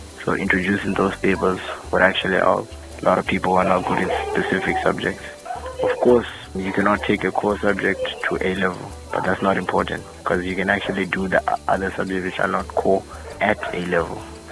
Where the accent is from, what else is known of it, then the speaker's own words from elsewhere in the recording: Glenview, Harare, Zimbabwe; I'm from Glenview 8. My first issue is on the education system in Zimbabwe.